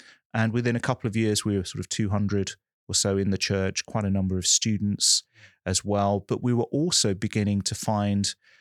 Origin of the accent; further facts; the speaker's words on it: Birmingham, West Midlands, United Kingdom; moved away as an adult; also born or lived in London; I grew up in Birmingham, but moved to London to do a business degree.